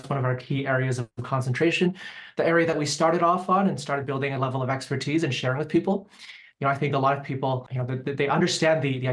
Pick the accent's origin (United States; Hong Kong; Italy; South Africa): Hong Kong; moved away as an adult; also born or lived in Beijing, China / Toronto, Canada; now in Vancouver, Canada; I grew up in Hong Kong and Beijing and, you know, spent my years until I was 18 in those two cities. And then I came back to Canada for university, lived in Toronto for a handful of years, Canada's biggest city